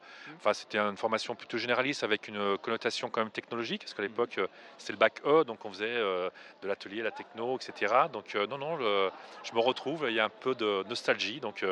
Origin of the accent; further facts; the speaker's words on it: Lyon, Auvergne-Rhône-Alpes, France; Donc, je suis lyonnais de souche.